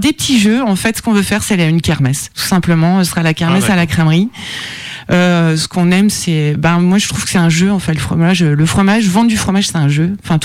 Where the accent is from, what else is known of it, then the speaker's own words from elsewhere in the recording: Grand Est, France; donc je suis Lorraine bien sûr